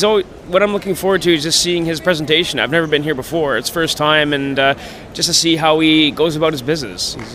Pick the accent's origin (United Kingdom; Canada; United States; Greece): Canada; Victoria, British Columbia; Victoria, BC, Canada.